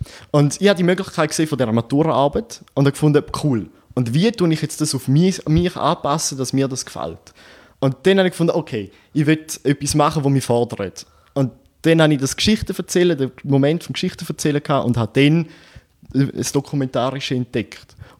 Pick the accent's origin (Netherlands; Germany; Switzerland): Switzerland; Eastern Switzerland; Sie hat Bandix Ost gewonnen, das ist so ein, bei uns in der Ostschweiz, weißt du?